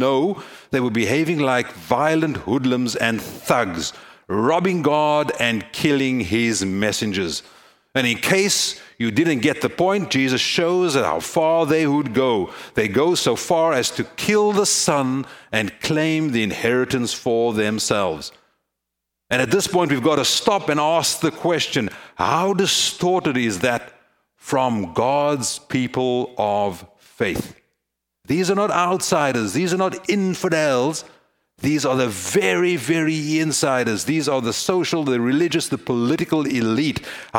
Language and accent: English; South Africa; Friends, I come from South Africa